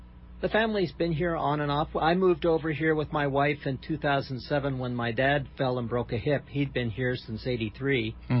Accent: Santa Catalina Island, California, United States; now in Kauai, United States; I grew up on Santa Catalina Island off the coast of California, but my family's been here on Kauai for 30-some-odd years.

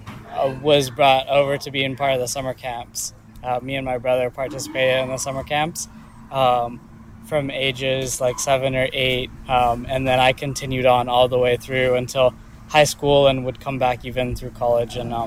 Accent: Hawaii, United States; the connection that I have to poi is growing up on the North Shore is I grew up in what used to be the and what is now the breadbasket for poi production and distribution in the state of Hawaii.

